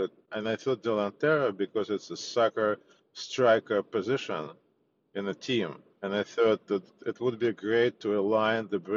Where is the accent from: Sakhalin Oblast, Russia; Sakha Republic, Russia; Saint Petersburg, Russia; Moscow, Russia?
Moscow, Russia; English is a second language; now in United States; Well, I came from Moscow back in 88.